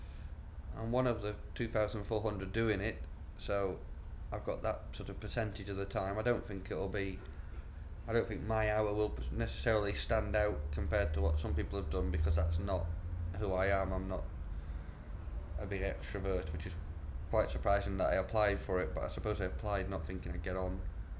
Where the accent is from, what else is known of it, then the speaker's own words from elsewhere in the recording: Stoke-on-Trent, West Midlands, United Kingdom; moved away as an adult; also born or lived in Warrington; I was born in Stoke-on-Trent. I grew up, spent my whole life in Stoke until going to university in 96. My parents are still there and I go back.